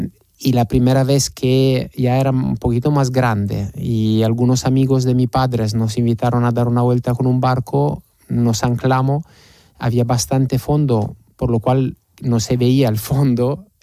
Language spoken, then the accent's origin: Spanish; Turin, Piedmont, Italy; Spanish is a second language; Yo soy de Torino, del norte de Italia, y he tenido la suerte de pasar los veranos al mar en Liguria con mis abuelos.